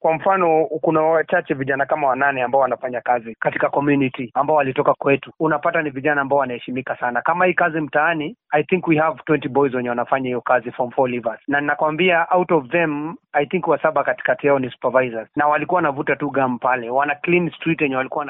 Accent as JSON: {"language": "Swahili", "town": "Eldoret", "region": "Uasin Gishu County", "country": "Kenya", "tie": "born or raised there", "said": "Mimi kwanza nilizaliwa kule Eldoret miaka ya early 80s, nikiwa mtoto wa pili katika jamii ya mama single"}